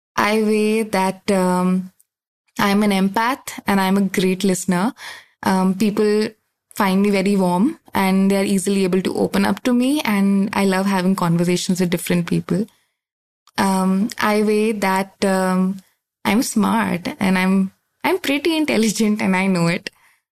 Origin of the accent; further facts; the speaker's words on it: India; from India. I'm 22 years old.